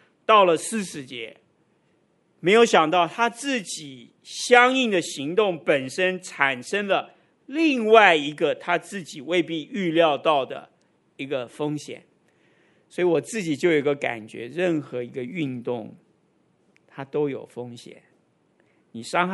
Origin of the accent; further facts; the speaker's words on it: Taiwan; 你觉不觉得我们台湾人在这里生长的人，我们的性情很浮动